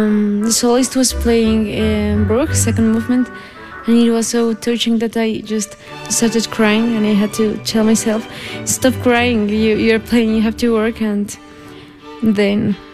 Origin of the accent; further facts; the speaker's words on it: Bogotá, Colombia; English is a second language; I am a violinist, and I grew up in Bogota, Colombia.